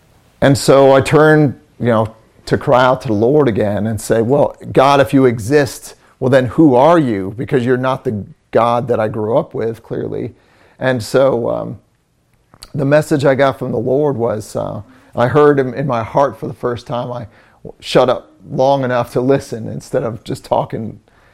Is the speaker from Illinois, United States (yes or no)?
yes; Illinois, United States; I was raised near Chicago, and it was a little town.